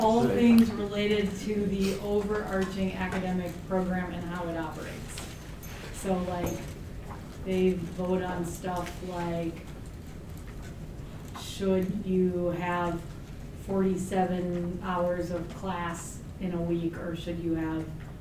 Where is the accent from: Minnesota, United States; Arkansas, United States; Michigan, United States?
Minnesota, United States; Walnut Grove; I grew up in Walnut Grove, Minnesota, which is the home of childhood author Lauren Ingalls Wilder.